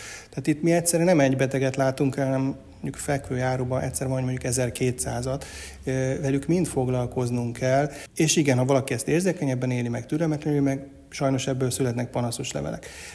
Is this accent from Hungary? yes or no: yes; Pécs, Baranya, Hungary; Pécsi gyerek vagyok, Pécsen születtem 1976-ban